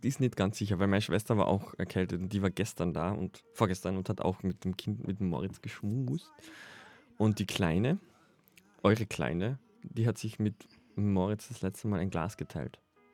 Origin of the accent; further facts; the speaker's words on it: Austria; Gott sei Dank heißt der Hofer bei uns in Österreich ja immer noch Hofer und nicht Aldi.